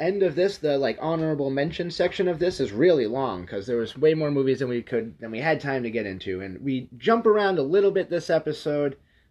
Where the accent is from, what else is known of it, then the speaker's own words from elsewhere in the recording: New England, United States; we're from New England, like, New York City's not far.